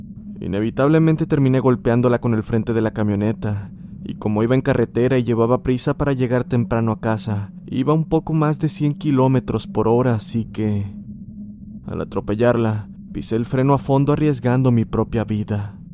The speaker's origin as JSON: {"language": "Spanish", "town": "Cortázar", "region": "Guanajuato", "country": "Mexico", "said": "soy originario de Cortázar, Guanajuato. Tengo 22 años"}